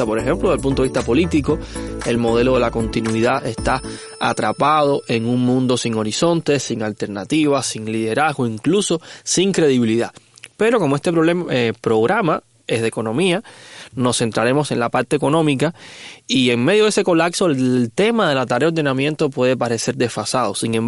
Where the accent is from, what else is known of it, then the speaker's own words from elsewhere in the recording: Cuba; yo le llamaría simplemente los fenicios del Caribe, que somos los cubanos